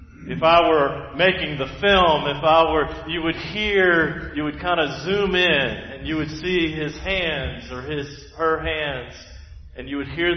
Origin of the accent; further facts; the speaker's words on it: Sumter, South Carolina, United States; Now, I grew up in South Carolina, just down the road in Sumter. When I think of wilderness, I think of swamp. South Carolinians, you know what I'm talking about.